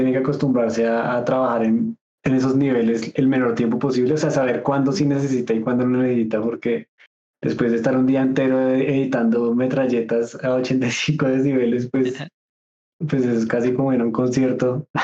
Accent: Bogotá, Colombia; Y soy de Colombia, de Bogotá.

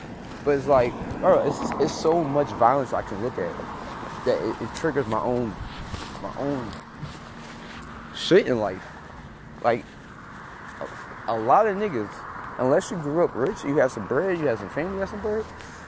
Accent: Philadelphia, Pennsylvania, United States; I'm from Philadelphia, so my mom would beat my ass if I don't pump your gas, I think.

